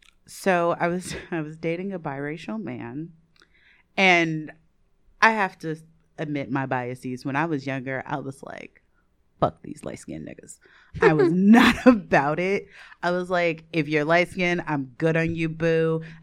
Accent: Chicago, Illinois, United States; born there; which, side note, I was born in Chicago. Ain't nothing authentic or African about my black.

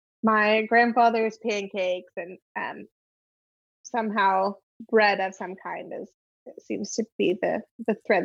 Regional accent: Midwest, United States; also born or lived in Texas; now in Durham, United States; I was born in Texas. I went to high school and college in the Midwest. And then I moved up to New England for a while. And I'm now living in the South, in Durham, North Carolina.

